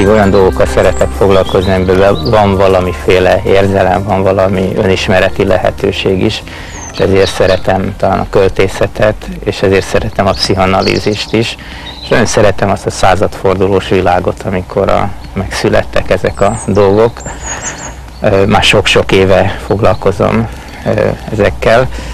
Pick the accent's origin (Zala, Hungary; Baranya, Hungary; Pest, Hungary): Baranya, Hungary; Pécs; Édesapám jogász volt, édesanyám pedig a Nemzeti Bankban dolgozott, és itt Pécsen születtem, Pécsen jártam iskolába, körülbelül 10 percre laktunk az iskolától